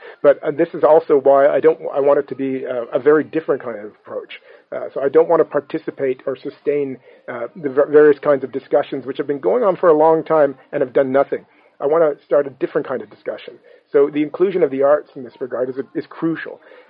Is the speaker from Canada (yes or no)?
yes; Newfoundland and Labrador, Canada; I'm a Newfoundlander, yeah.